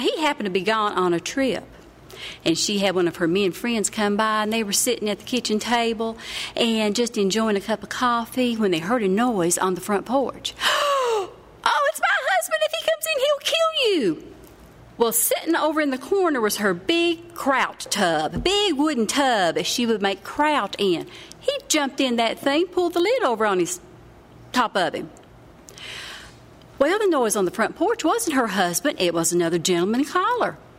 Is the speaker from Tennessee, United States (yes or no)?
yes; Sand Lake, Tennessee, United States; A lot of the stories I tell are tall tales or semi-true tales of when I was growing up in Sand Lake, Tennessee.